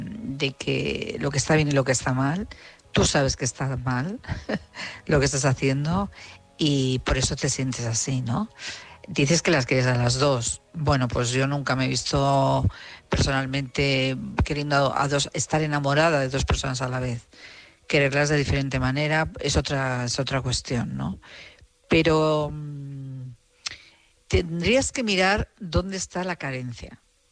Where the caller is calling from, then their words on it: Madrid, Community of Madrid, Spain; de Madrid.